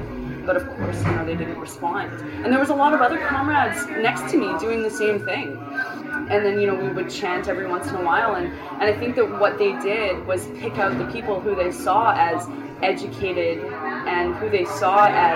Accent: Canada; I never once fathomed that I would ever experience what I experienced as a Canadian citizen.

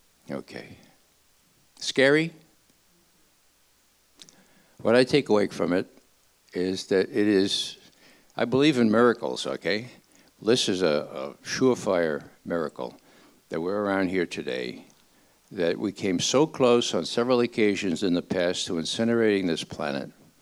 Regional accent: Bronx, New York, United States; Now, I'm from the Bronx, right?

